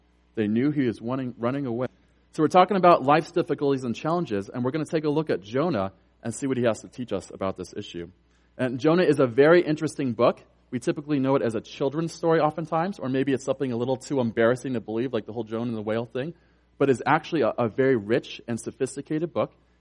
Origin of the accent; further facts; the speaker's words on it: Colorado, United States; I love the American West. I grew up in Colorado.